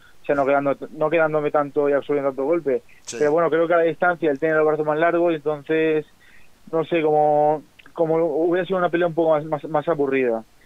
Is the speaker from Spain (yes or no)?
yes; Spain; Nos tenían como nada, como que el español, muchas veces me decían, hostia, eres de España y ahí hay boxeo, y como que entrenas en España, ¿sabes?